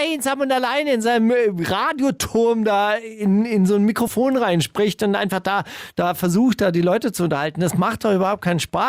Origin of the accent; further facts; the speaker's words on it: Stuttgart, Baden-Württemberg, Germany; Ich komme ja aus Stuttgart